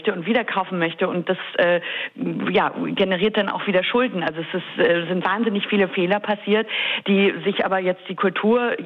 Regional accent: Berlin, Germany; Also ich bin in Berlin auch aufgewachsen, in der auch Clubkultur teilweise in den 90ern, 2000ern.

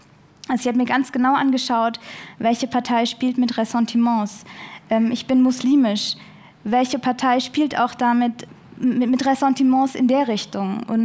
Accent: Rhineland-Palatinate, Germany; also born or lived in Pakistan; Ich bin in einem kleinen Dorf in der Pfalz groß geworden.

